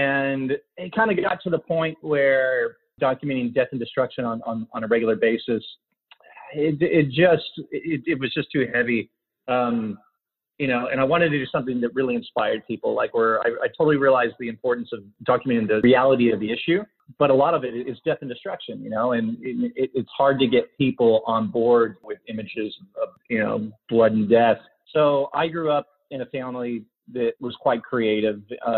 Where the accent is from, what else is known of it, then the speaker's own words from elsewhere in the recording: United States; because I grew up in the States and growing up as a kid, we did travel, but not to the level that I started traveling as an adult.